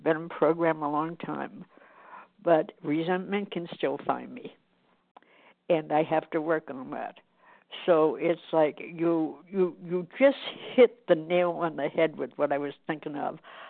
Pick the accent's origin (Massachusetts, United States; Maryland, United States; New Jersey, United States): Massachusetts, United States; I'm from Massachusetts.